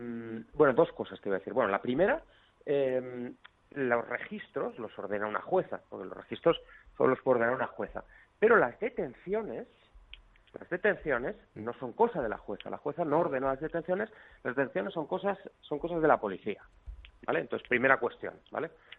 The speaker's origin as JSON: {"language": "Spanish", "town": "Barcelona", "region": "Catalonia", "country": "Spain", "tie": "born or raised there", "said": "yo soy de Barcelona y crecí en Barcelona y conozco bien algunos de estos entramados, que solo se pueden conocer si eres catalán y si has vivido muchos años en Barcelona."}